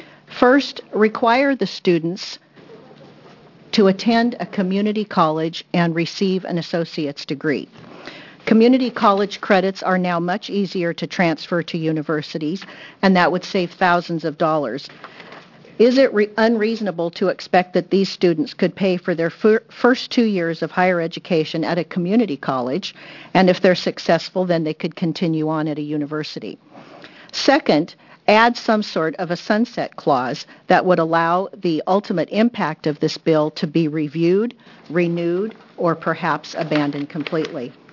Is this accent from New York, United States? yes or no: no; Salem, Oregon, United States; from Salem, Oregon